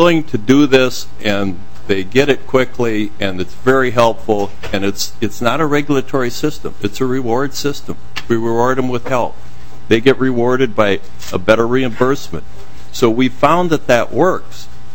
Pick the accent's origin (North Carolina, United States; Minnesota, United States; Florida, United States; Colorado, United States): Minnesota, United States; Lanesboro; And I'm from Lanesboro, Minnesota, small town as well